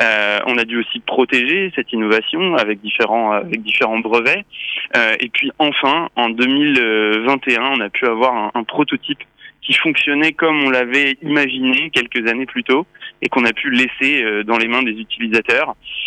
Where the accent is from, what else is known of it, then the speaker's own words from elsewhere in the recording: Erquy, Brittany, France; also born or lived in Saint-Nazaire; j'ai grandi en Bretagne, d'abord du côté de Saint-Nazaire et puis ensuite dans la baie de Saint-Brieuc à Erquy. Et puis j'ai terminé le lycée et les classes préparatoires dans la banlieue rennaise. Donc en effet, je suis un produit breton.